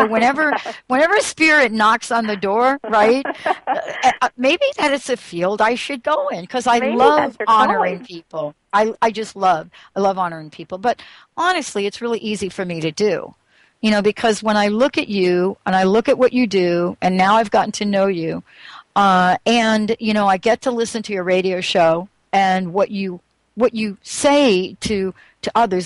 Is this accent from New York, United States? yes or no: yes; New York City, New York, United States; But honestly, when I think about myself, I'm a girl from the Bronx.